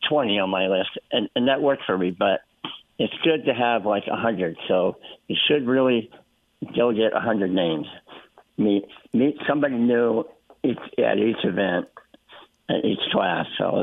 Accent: Washington, District of Columbia, United States; born there; I was born in Washington, D.C.

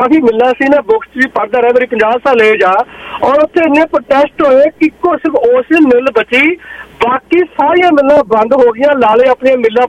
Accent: Amritsar, Punjab, India; ਮੈਂ ਸ਼ਰਗ ਤੋਂ ਬਿਲੋਂਗ ਕਰਦਾ ਅੰਮ੍ਰਿਤਸਰ ਤੋਂ।

